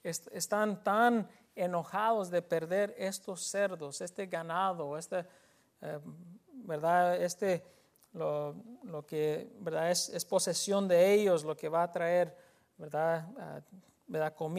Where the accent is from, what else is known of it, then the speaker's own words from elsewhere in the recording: Mexico; la mayoría somos mexicanos